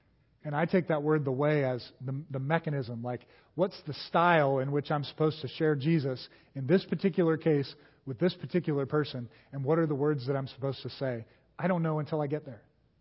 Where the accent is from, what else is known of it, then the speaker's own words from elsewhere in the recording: United States; And I grew up in America. I grew up in a family that both of my parents grew up going to church.